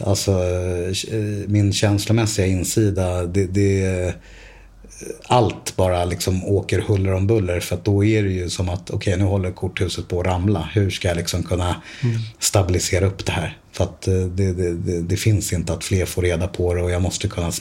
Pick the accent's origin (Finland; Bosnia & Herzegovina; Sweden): Sweden; Stockholm, Stockholm County; Alltså på lokala pizzerier i Bromma där jag växte upp i Stockholm.